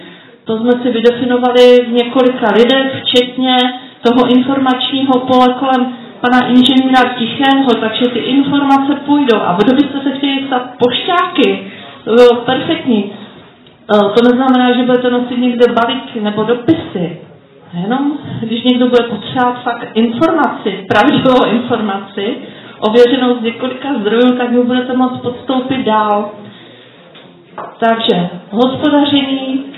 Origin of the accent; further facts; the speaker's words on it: Moravia, Czechia; accent: Moravian; dovolně mluvím trošku moravsky, ten můj slang, doufám, že to berete.